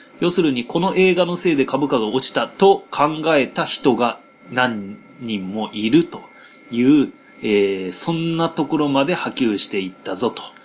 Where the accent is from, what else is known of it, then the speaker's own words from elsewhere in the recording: Kameido, Tokyo, Japan; 私の生まれ育ったとこのすぐ近くにある、ね、亀戸のサンストリートっていうとこなんですよ